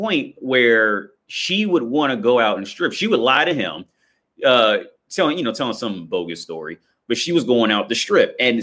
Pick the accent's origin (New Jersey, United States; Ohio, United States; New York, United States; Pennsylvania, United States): Ohio, United States; Coleraine Township; And I'm from Coleraine Township over there by close to the Northgate Mall.